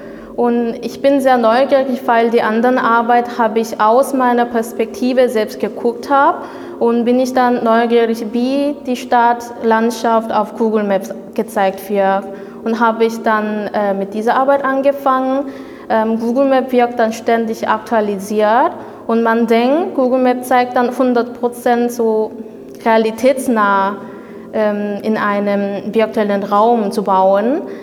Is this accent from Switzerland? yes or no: no; South Korea; ich komme aus Südkorea. Ich studiere an der HBK Freie Kunst bei Corinna Schnitt mit Schwerpunkt Video. Ich habe in Korea Fotografie studiert